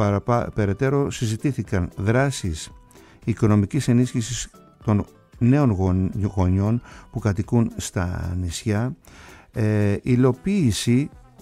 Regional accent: Kasos, South Aegean, Greece; γιατί δεν θέλω το νησί μου να μείνει παραπονεμένο και καπετά κασιώτη, λέω εγώ

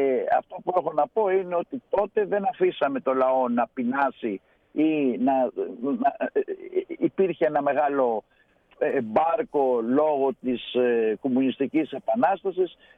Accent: Greece; έχουμε και μια τρομερή ικανότητα σαν Έλληνες να ξέρουμε τη διαχείριση του κινδύνου

